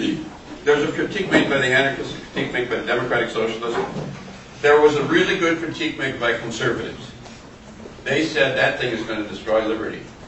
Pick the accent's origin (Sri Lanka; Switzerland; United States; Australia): United States; Racine, Wisconsin; and I'm from the Midwest, I'm from Racine